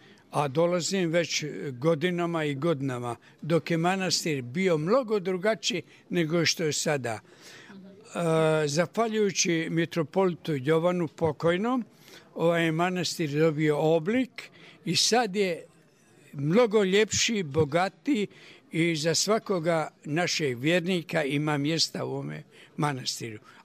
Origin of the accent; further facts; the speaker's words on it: Gacko, Republika Srpska, Bosnia & Herzegovina; now in Zagreb, Croatia; ali došao sam iz Zagreba, a rodom sam od Gacka.